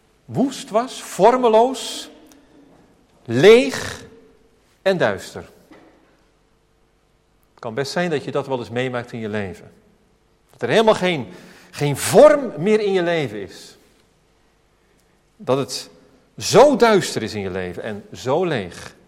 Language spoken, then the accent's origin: Dutch; Alphen aan de Rijn, South Holland, Netherlands; Ik weet nog goed dat ik als jochie van 6 jaar... bij ons in Alphen aan de Rijn woonde gewoon aan een gewone straat waar heel veel kinderen 's avonds op straat speelden.